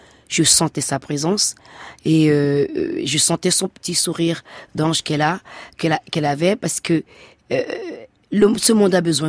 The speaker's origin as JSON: {"language": "French", "country": "Benin", "said": "mais pour moi, en tant que béninoise"}